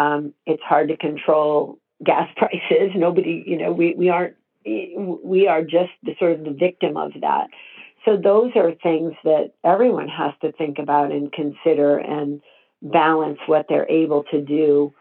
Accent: United States; I'm very supportive as an American

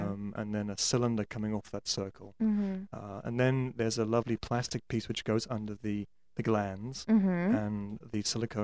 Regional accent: South Africa; moved away; Not growing up in South Africa.

